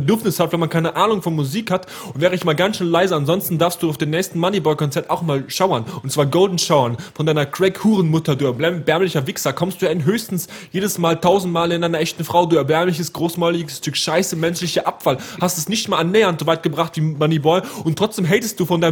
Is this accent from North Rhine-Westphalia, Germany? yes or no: yes; North Rhine-Westphalia, Germany; Ich komme aus dem Kreis Wesel.